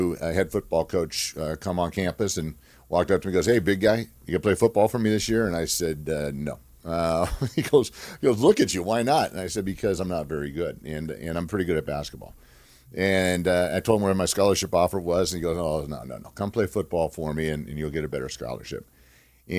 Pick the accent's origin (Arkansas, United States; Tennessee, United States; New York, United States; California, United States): California, United States; Glendora; But I'm a Southern California boy. I grew up in Glendora, California. I was born in Duarte.